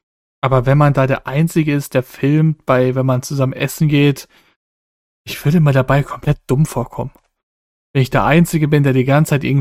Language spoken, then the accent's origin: German; Bavaria, Germany; Ich komme aus Franken übrigens.